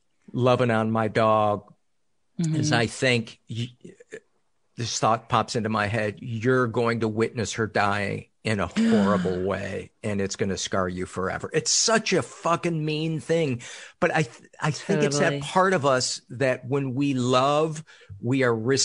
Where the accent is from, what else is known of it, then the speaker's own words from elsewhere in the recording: Midwest, United States; Well, as a Midwesterner, I can tell you, look for shine.